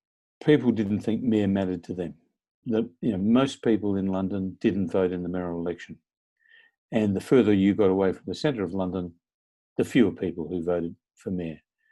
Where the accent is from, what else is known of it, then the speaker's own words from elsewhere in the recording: Australia; not just as an Australian, although it's certainly true in the case of Australia